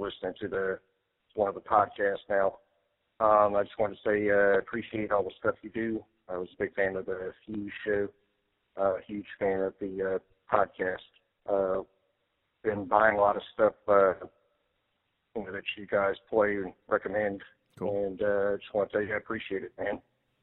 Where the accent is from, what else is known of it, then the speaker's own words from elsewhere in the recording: Louisiana, United States; I'm from Central Louisiana.